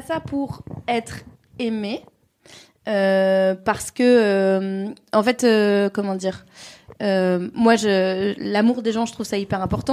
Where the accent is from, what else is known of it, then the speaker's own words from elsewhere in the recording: France; Je suis française